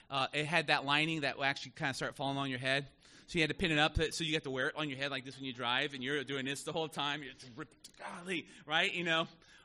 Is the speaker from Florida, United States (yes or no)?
yes; Miami, Florida, United States; And I grew up in South Florida. Now, here's the thing about South Florida. I remember, now, when I say South Florida, I mean Miami.